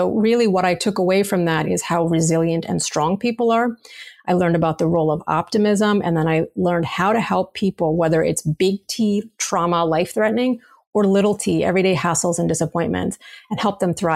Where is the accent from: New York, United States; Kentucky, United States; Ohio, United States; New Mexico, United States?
New York, United States; I, as a New Yorker, like you're in the midst of all of it.